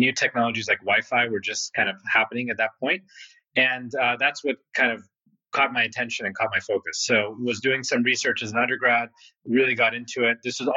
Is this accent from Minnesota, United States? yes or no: no; Texas, United States; also born or lived in Canada; I was born in Canada. My parents were academics, so they immigrated from India. My dad ended up becoming a professor at a college in Texas, so we moved there. And that's really where I grew up, elementary school, middle school.